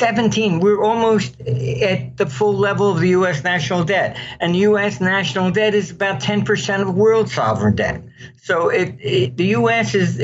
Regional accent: United States; I get called in because I am an American.

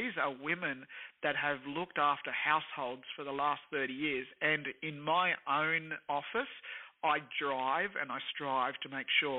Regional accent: Australia; I'm Australian born, but my parents are Spanish immigrants, and I grew up in a house that was rendered and spackled and had bars in the window and arches everywhere and different floor tiles.

